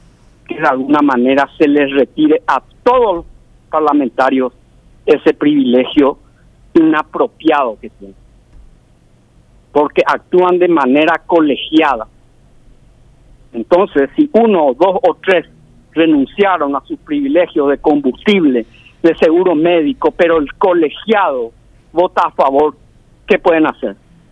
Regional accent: Paraguay; Con total derecho como ciudadano paraguayo.

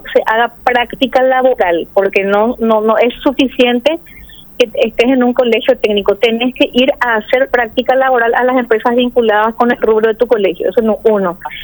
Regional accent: Paraguay; como mujer paraguaya y patriota que soy

